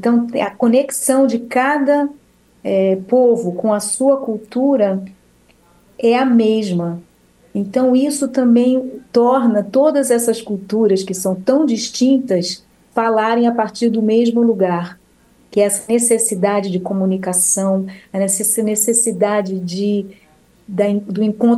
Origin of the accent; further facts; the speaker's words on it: Brazil; que nascemos no Brasil e temos um grande orgulho de dizer ao mundo que somos brasileiros